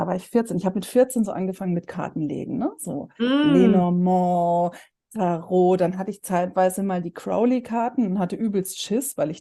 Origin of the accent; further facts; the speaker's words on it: Würzburg, Bavaria, Germany; Ich bin ursprünglich aus Würzburg.